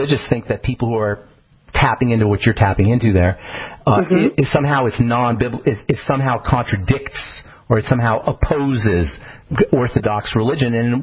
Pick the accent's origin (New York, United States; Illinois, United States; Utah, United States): New York, United States; I'm from New York, and it's the belly of the beast of the medical model.